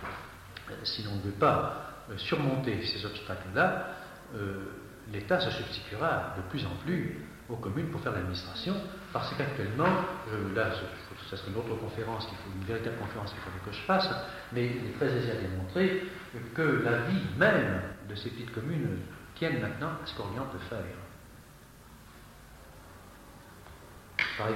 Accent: Angers, Pays de la Loire, France; now in Orléans, France; Mais je suis d'un département qui n'est pas très éloigné, je suis du Maine-et-Loire, Angers.

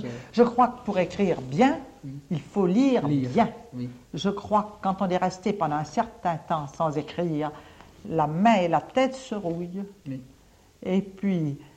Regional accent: Gien, Centre-Val de Loire, France; puisque je suis originaire de Gien

